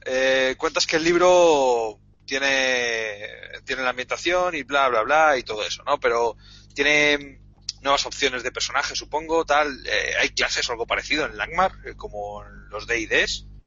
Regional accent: Madrid, Community of Madrid, Spain; Yo soy de Madrid

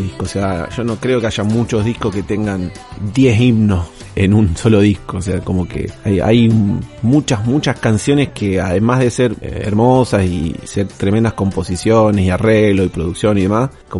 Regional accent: Rosario, Santa Fe, Argentina; soy músico de Rosario.

